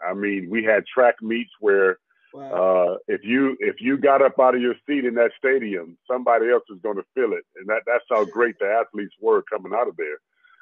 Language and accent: English; Carrollton, United States; growing up in Carrollton is a small town.